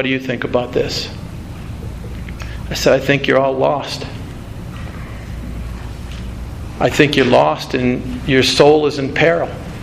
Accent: South Dakota, United States; I'm from South Dakota.

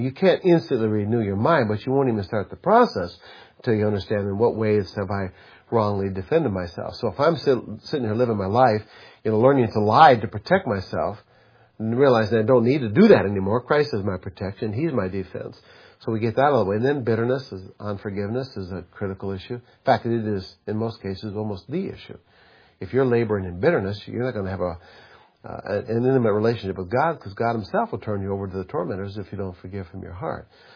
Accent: Minnesota, United States; I grew up in Minnesota.

